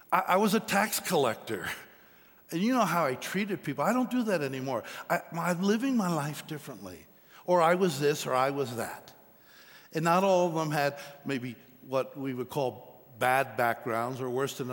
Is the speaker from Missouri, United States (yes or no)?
no; Pottsville, Pennsylvania, United States; I grew up back east in Pennsylvania. Kind of a town of about 20,000, so not a real tiny town, but a small town in the anthracite coal region area there, where the coal mines are all around that particular area. Although Pottsville itself was more like the county seat